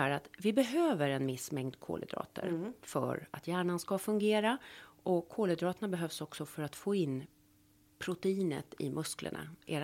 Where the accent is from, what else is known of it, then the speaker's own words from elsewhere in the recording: Sweden; Och när jag var, jag är ju uppvuxen som alla svenskar på, liksom, har man inte fått potatis till middagen, då var det ingen middag.